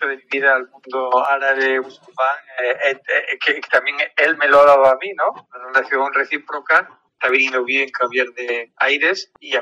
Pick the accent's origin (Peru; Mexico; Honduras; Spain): Spain; lamentablemente, como español, yo voy a decir que me parece que es una diplomacia muy, muy timorata.